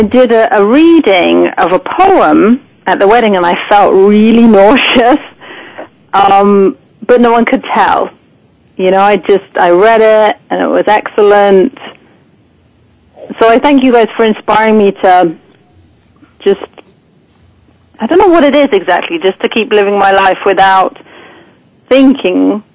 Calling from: Cambridge, East of England, United Kingdom; Cambridge, England.

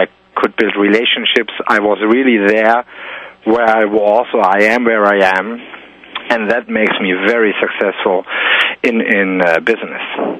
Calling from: Hamburg, Germany; Yes, I'm calling from Hamburg, Germany.

